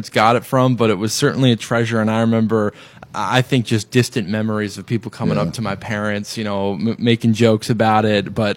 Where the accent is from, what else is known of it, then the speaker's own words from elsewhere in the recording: Portland, Oregon, United States; But I grew up in Portland, Oregon, and loved my time there all the way from childhood to going to college up in Spokane, Washington.